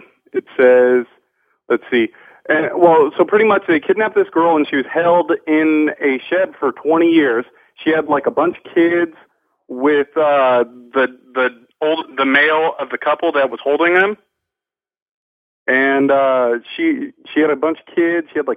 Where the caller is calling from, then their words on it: Brentwood, California, United States; from Brentwood, California.